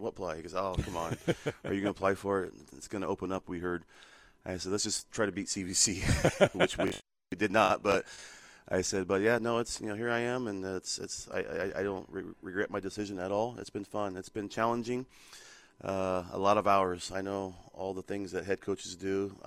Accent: Hanford, California, United States; Born and raised in Hanford. Graduated in 1994, obviously Hanford High School.

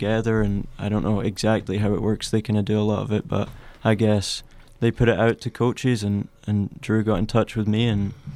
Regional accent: Dumfries, Scotland, United Kingdom; I grew up in Dumfries, as you said. I've been there pretty much my whole life. Parents are actually both English. Mm. They both moved when they were younger. I think 12, 13, both of them around that age, they moved there. So they've been there since then.

